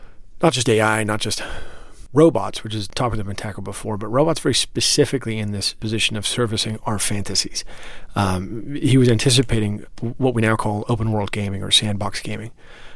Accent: England, United Kingdom; I was a kid growing up in England.

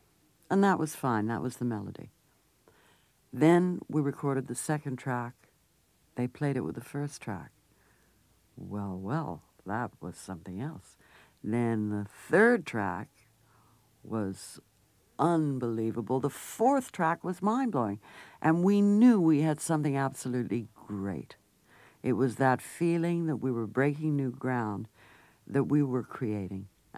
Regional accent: Beverly Hills, California, United States; And I was raised in Beverly Hills in L.A.

